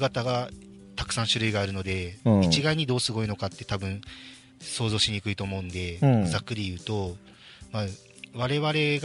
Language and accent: Japanese; Miyazaki, Japan; also born or lived in Fukuoka; もともと地元が宮崎で、高校卒業と同時に、福岡でフラフラ数年過ごしまして